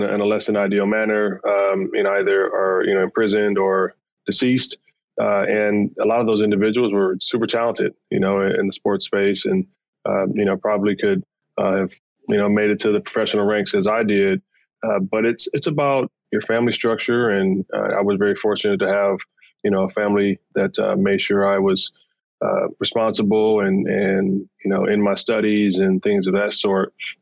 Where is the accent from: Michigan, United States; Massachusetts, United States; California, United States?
California, United States; Compton; We have a 75 unit affordable housing project we're working on in Compton, California, which is my hometown.